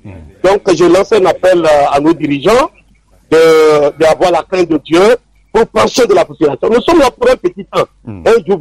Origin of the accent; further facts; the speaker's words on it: Togo; C'est tout comme vraiment chez nous-mêmes au pays. Au Togo, ici, nous sommes tous des Togolais.